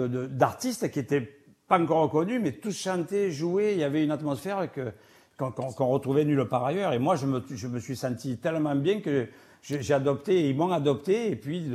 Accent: Arles, Provence-Alpes-Côte d'Azur, France; born there; Écoutez, moi je suis né en Arles et j'adore la Camargue.

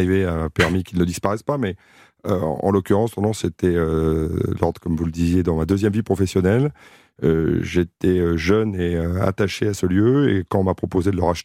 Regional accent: France; et tu te dis on peut le faire chez nous en France et on peut faire des choses très bien en investissant.

